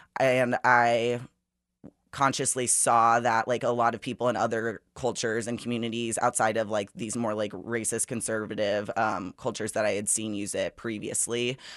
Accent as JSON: {"language": "English", "town": "Liberty", "region": "Missouri", "country": "United States", "tie": "born or raised there", "said": "So Liberty, as I said, it's gone through a huge shift in just like being very rural and farming oriented. When I grew up there, most neighborhoods not being there"}